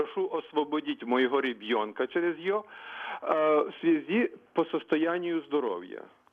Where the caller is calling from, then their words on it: Kyiv, Ukraine; Я із Києва.